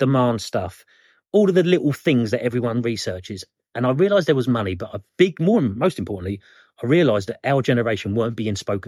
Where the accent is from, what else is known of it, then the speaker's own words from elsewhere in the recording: Scotland, United Kingdom; I love Scotland. … I'm Scottish.